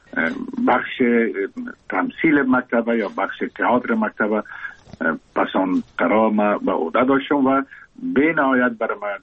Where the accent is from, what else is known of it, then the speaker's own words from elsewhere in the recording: Kabul, Afghanistan; بله، من زاده کابل هستم، در شهر کابل تولد شدیم، در اونجا رشد کردم.